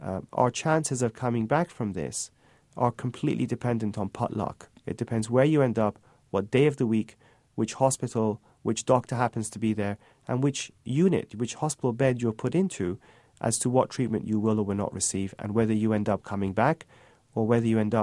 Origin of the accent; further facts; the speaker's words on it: England, United Kingdom; but I'm originally from England, so I do watch this.